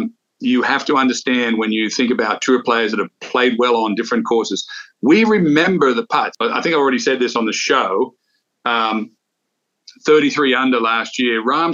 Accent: Australia; but I'm Australian

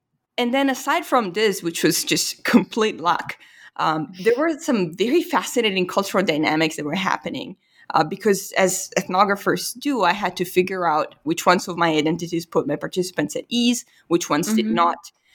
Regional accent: Italy; English is a second language; And then immediately it was like, yeah, you know, I'm from Italy.

